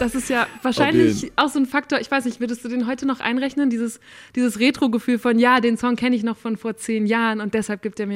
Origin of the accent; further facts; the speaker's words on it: Borken, North Rhine-Westphalia, Germany; Ich komme aus Borken, da ist die nächste Stadt. Also das Lübeck von Borken wäre so Essen. Das ist halt eine Stunde weit weg.